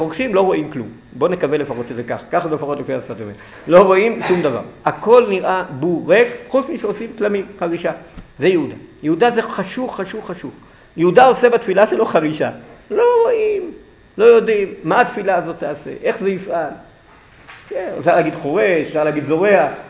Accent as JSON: {"language": "Hebrew", "town": "Jerusalem", "region": "Jerusalem District", "country": "Israel", "tie": "born or raised there", "said": "לא גדלתי בזה, גדלתי בירושלים עיר הקודש"}